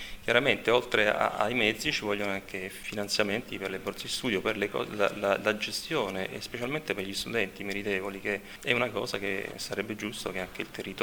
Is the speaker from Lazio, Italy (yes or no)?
yes; Latina, Lazio, Italy; io sono di Latina e ci tengo tanto a questo territorio